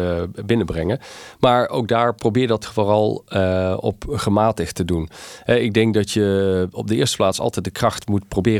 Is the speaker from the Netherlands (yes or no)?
yes; Netherlands; Dus ik vind het jammer, want ik ben Nederlander.